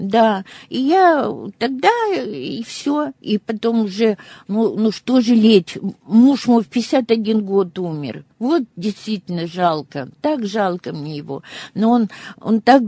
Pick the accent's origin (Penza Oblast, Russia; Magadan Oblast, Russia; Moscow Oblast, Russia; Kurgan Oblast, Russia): Magadan Oblast, Russia; мы когда ехали из Магадана в свой поселок, 80 километров, остановился автобус